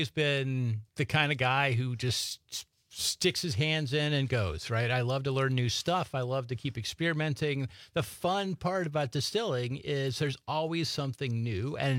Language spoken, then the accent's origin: English; Iowa, United States; now in Oshkosh, United States; I grew up in Iowa.